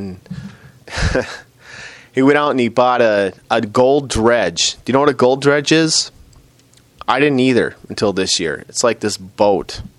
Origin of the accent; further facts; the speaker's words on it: Boston, Massachusetts, United States; accent: Boston; Twitter! I got my Boston accent back.